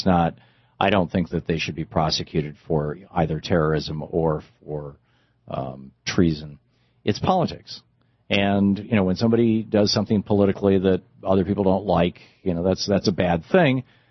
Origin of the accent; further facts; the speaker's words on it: Michigan, United States; You know, Michigan, when I grew up in Michigan, there were actually oil wells in the 1950s and 60s.